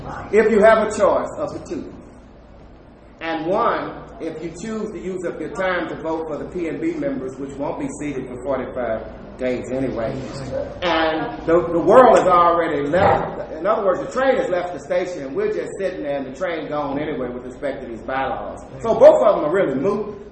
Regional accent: Houston, Texas, United States; I'm from Houston, but not from that side of Houston.

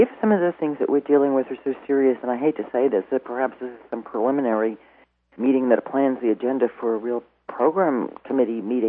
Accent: Berkeley, California, United States; Berkeley, California.

